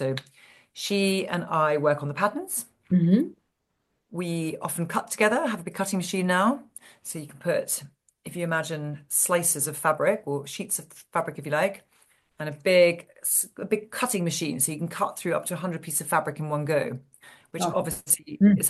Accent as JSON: {"language": "English", "region": "England", "country": "United Kingdom", "said": "I'm English, so obviously a tea drinking professional"}